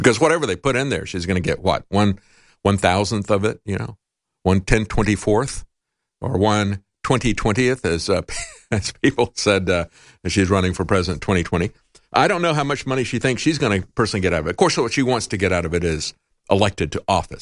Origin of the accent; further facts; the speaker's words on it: Jamaica; I'm from Jamaica.